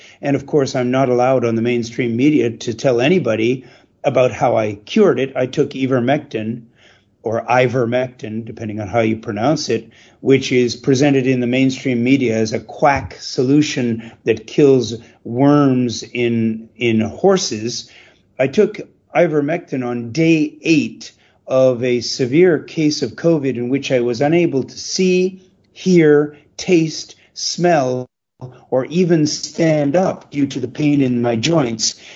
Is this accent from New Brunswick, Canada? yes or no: yes; New Brunswick, Canada; I grew up in New Brunswick, a province in the Atlantic provinces.